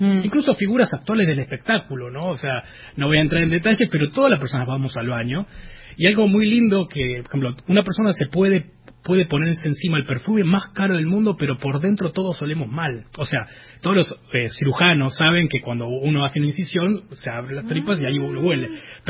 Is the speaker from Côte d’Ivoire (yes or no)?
no; Buenos Aires, Argentina; Yo nací, crecí toda mi vida en Boedo.